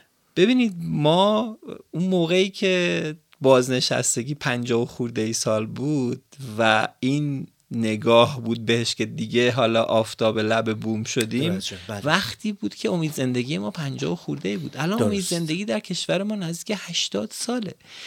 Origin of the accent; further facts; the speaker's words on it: Iran; همین الان که 10% ما به عنوان یک ایرانی